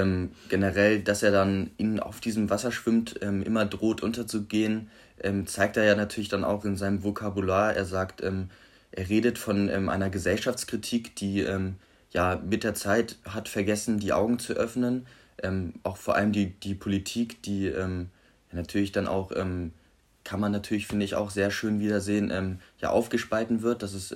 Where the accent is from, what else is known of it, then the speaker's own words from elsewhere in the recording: Wolfsburg, Lower Saxony, Germany; wir kommen ja beide aus Wolfsburg, ja, gehen aufs Gymnasium Fallersleben